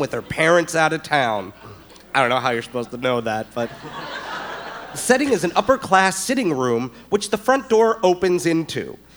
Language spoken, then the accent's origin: English; Chicago, Illinois, United States; I grew up in Chicago, and I went to a very...